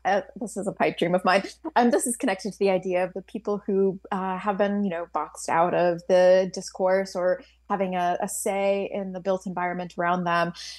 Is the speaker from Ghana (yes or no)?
no; India; I mean, I do have some familiarity being Indian myself.